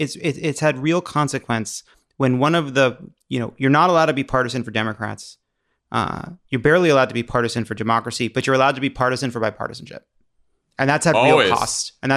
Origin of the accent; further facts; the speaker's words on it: New York, United States; now in Los Angeles, United States; I don't vote in New York. I vote in LA, but I'm a New Yorker by birth and mentality.